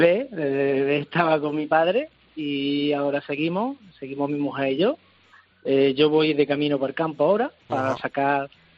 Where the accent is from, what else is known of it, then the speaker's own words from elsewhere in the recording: Córdoba, Andalusia, Spain; Nosotros somos de Córdoba. ¿Sí? Estamos en Córdoba.